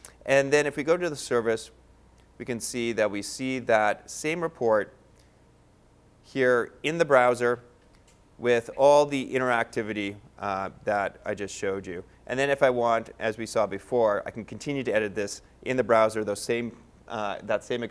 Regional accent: Canada; Beat out my home country, Canada, by a small margin.

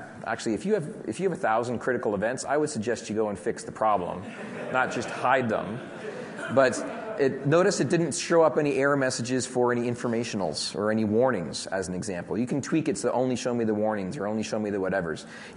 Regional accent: Canada; Even though I am Canadian and red is a Canadian color

